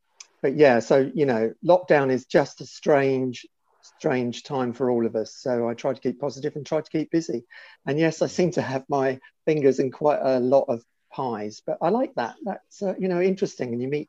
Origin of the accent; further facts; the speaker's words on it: Isle of Wight, South East England, United Kingdom; born there; So I was born on the Isle of Wight, which has featured in the news recently with a tanker being hijacked. So yeah, so I was born on the Isle of Wight. I was adopted as a baby.